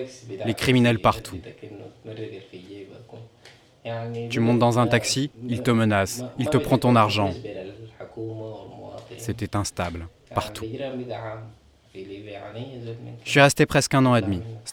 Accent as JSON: {"language": "French", "region": "Darfur", "country": "Sudan", "said": "Je viens du Darfour."}